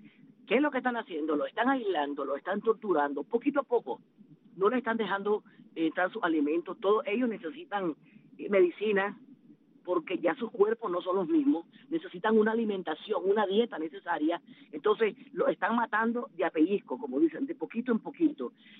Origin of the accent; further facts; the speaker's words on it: Nicaragua; Nosotros como nicaragüenses pedimos que, por favor, a la comunidad internacional